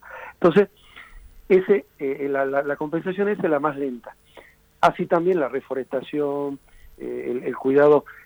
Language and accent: Spanish; Argentina; viste cómo somos los argentinos